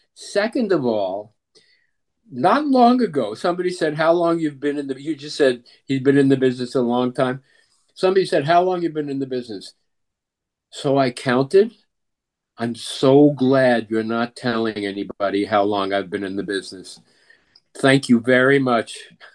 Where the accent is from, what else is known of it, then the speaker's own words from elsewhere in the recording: Brooklyn, New York, United States; I'm born and bred in Brooklyn, New York. Really, a long time ago.